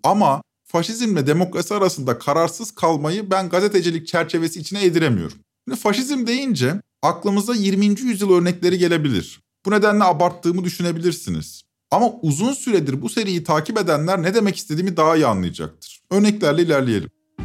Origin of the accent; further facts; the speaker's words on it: İzmir, Turkey; Kendi adıma konuşayım, ben İzmir'de büyüdüm.